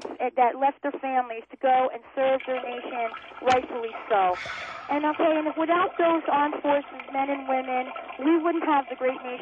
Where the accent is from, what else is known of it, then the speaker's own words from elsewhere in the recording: United States; I'm an American. I'm proud of being American.